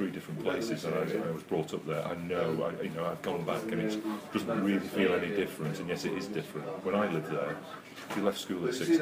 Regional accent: Wythenshawe, North West England, United Kingdom; I was born in Wythenshawe. We lived in three different houses on the council estate. I went to the local primary and secondary modern school. I left school at 16

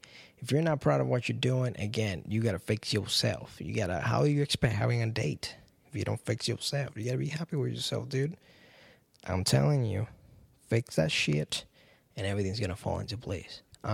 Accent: Puerto Rico; reggaeton, which was the thing I grew up with in Puerto Rico

